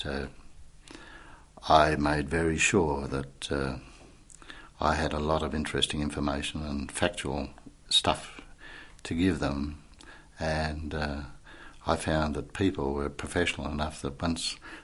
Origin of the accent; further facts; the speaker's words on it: Australia; And you'd say, I'm not from London, I'm from Australia.